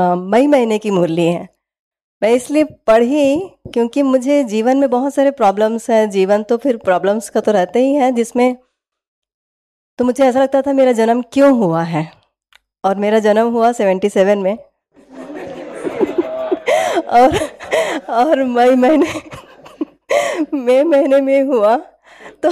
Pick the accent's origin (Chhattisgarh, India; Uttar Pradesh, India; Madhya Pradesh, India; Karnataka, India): Chhattisgarh, India; Bilaspur; also born or lived in Andhra Pradesh; वैसे हम छत्तीसगढ़ बिलासपुर से हैं, रहने वाले मना रहना हमारा जन्म भूमि है, विशाखापट्टनम के पास का है, मना आंध्र के हैं, लेकिन बचपन से जन्म पैदाइश परवरिश सारा छत्तीसगढ़ एमपी में ही हुआ